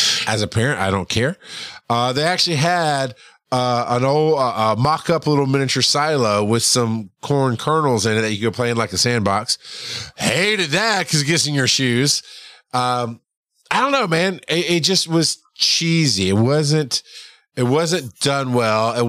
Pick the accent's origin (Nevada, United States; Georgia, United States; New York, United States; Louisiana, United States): Georgia, United States; Farmville; But oddly enough, growing up in Farmville, basically, where in South Georgia, where I grew up, was all farmers